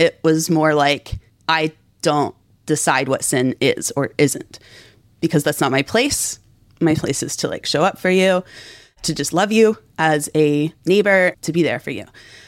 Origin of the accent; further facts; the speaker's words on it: West Virginia, United States; I grew up in Southern West Virginia, evangelical Christian household, backwoods Methodist church.